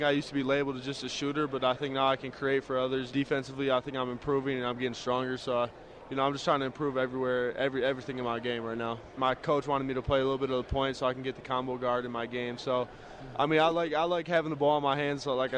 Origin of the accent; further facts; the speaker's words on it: Milwaukee, Wisconsin, United States; I'm from Milwaukee, Wisconsin.